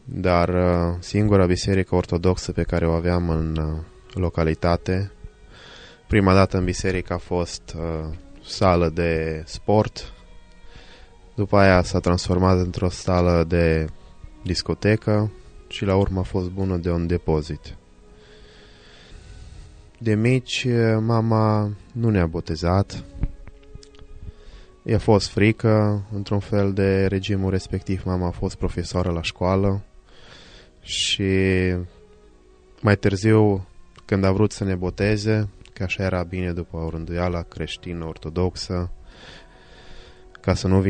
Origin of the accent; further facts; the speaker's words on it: Moldova; m-am născut în 1972, sunt originar din Basarabia. M-am născut într-o țară fost comunistă